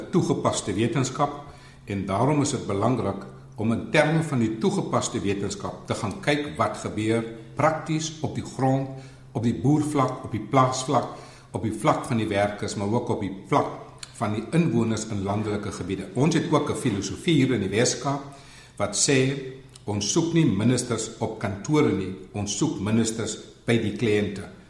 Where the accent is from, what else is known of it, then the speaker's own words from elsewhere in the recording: Western Cape, South Africa; Ek is van die Weskus, so ek verstaan die dialek.